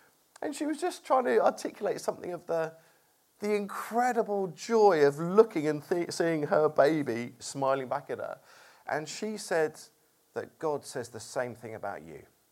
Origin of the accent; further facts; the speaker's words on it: Watford, East of England, United Kingdom; born there; now in London, United Kingdom; We've lived in London like for quite a long time. I was born over near Watford, around there. I've been around, knocking around here for a lot of my life. Lived at other places at different times, but always been around knocking.